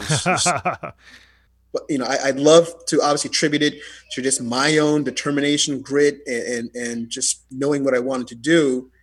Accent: Bronx, New York, United States; people could not believe I was from the Bronx. And the first thought or conclusion always was, no, Connecticut or something. three blocks from Yankee Stadium.

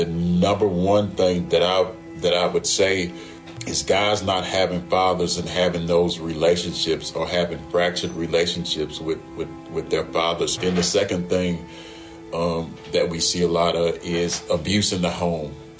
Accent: Shreveport, Louisiana, United States; I grew up in Shreveport, northern Louisiana. Yeah, I was 34 years old and went to Angola.

